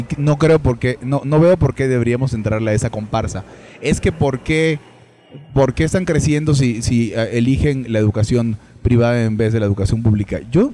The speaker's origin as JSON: {"language": "Spanish", "country": "Venezuela", "tie": "born or raised there", "said": "cuando yo crecí en Venezuela, le preguntabas a cualquier persona y si tenía para pagar una escuela privada, la pagaba."}